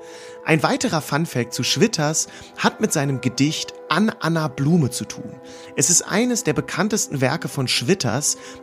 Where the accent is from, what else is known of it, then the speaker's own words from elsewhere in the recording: Hanover, Lower Saxony, Germany; meine Heimatstadt Hannover